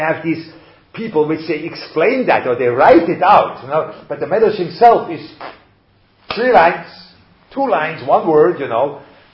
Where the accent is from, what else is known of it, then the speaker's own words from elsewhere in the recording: Switzerland; German literature, which I grew up with that in Switzerland.